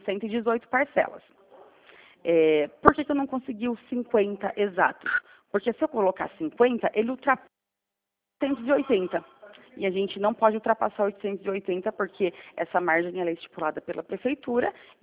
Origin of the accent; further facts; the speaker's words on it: São Roque, São Paulo, Brazil; eu sou de São Roque